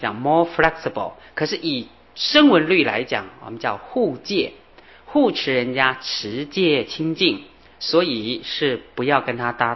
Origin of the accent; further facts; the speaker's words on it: China; 所以我们中国人讲，人非圣贤，孰能无过？